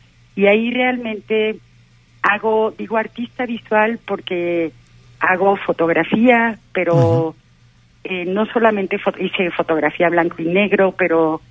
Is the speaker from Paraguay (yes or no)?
no; Mexico; now in Querétaro, Mexico; soy de México, llegué a Querétaro hace cerca de 30 años, Querétaro me recibió muy bien